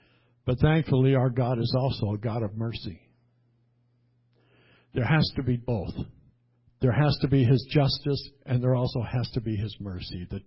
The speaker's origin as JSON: {"language": "English", "country": "Canada", "tie": "born there", "said": "I can never be president. Why? Because I was born in Canada."}